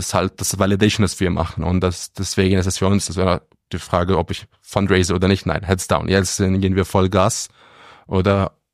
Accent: Egypt; German is a second language; now in Switzerland; Ja, also ich bin ursprünglich aus Ägypten auch da aufgewachsen

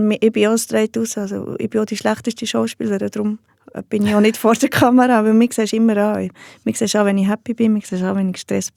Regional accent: Heiligenschwendi, Bern, Switzerland; also nicht nur ich komme aus Heiligenschwendi

